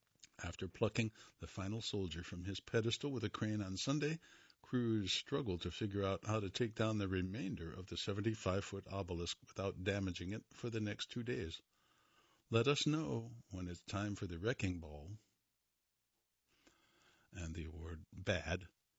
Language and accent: English; Reedsville, United States; I was doing some research on my hometown, which was named after Reuben Reed, who was a huge slave owner. He owned a 700-acre plantation that encompassed some of Reedsville.